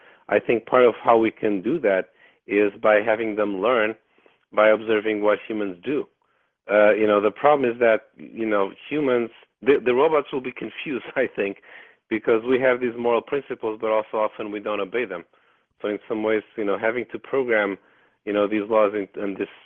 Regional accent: Portugal; moved away as an adult; also born or lived in California; now in Seattle, United States; I grew up in Portugal, right? So I'm originally from Europe. And then I came to the United States for my PhD, which I got in California.

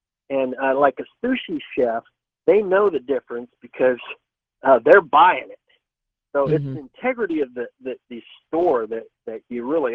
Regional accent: Japan; now in United States; I was born and raised in Japan and as a missionary kid, so I speak fluent Japanese.

